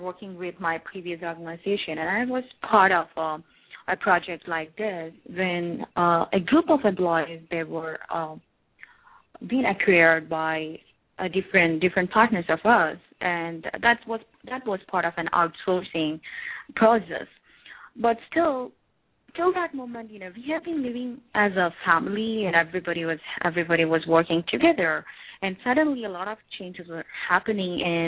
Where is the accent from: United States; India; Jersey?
India; now in United Arab Emirates; you know, I'm from India, and I'm here in UA.